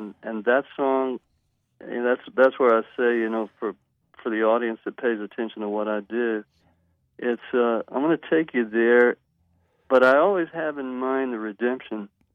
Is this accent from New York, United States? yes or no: no; Houston, Texas, United States; I brag that I'm from Third Ward, Houston.